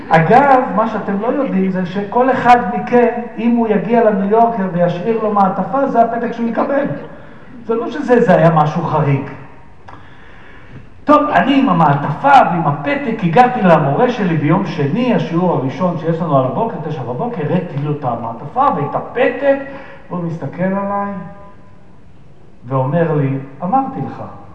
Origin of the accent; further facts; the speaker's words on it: Holon, Tel Aviv District, Israel; עכשיו, אני גדלתי בחולון, אז נתתי לו את המבט של חולון